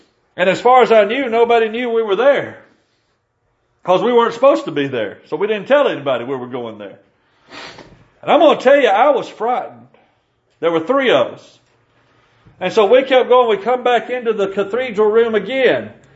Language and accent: English; Tennessee, United States; I remember growing up in West Tennessee, we used to go out to Clifton.